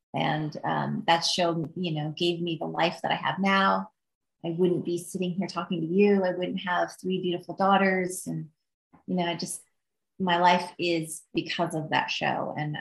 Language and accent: English; Midwest, United States; Like, I live my life like normal. I'm from the Midwest. I go out, I don't wear hair and makeup and look fancy.